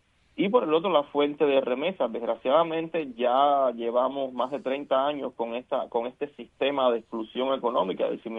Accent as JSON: {"language": "Spanish", "country": "Cuba"}